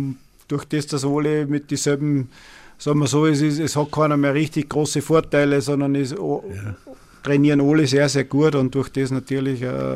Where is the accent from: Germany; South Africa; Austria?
Austria; Upper Austria; als Oberösterreicher